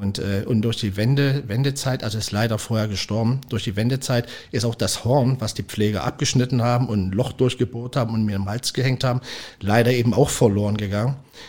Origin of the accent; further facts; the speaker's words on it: Leipzig, Saxony, Germany; Ich bin ein Großstadtkind, ich komme aus Leipzig.